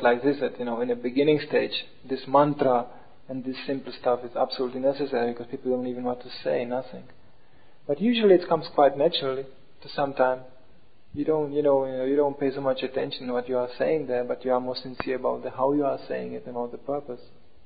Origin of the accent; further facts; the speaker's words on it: Germany; English is a second language; Now, I grew up more in Germany and it was out of question to do such a thing.